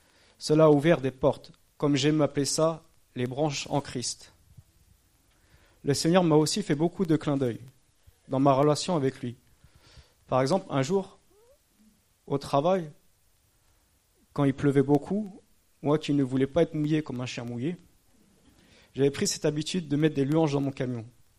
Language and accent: French; Angers, Pays de la Loire, France; born there; j'habite sur Trélazé, je suis né sur Angers, j'ai bientôt 40 ans.